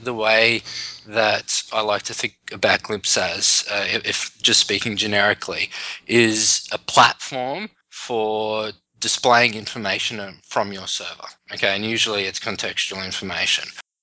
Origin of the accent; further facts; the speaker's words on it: Brisbane, Queensland, Australia; now in New York City, United States; Originally, I'm from Brisbane, Australia, currently living in New York City.